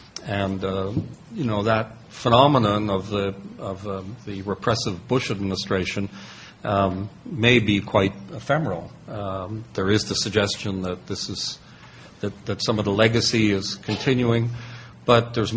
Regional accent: Montreal, Quebec, Canada; now in Ireland; I am originally from here, Montreal

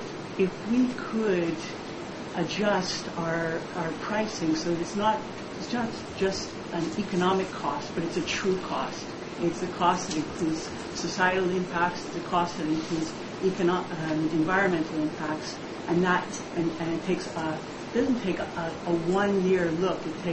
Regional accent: Montreal, Quebec, Canada; now in Ottawa, Canada; I was born and raised in Montreal and now living in Ottawa

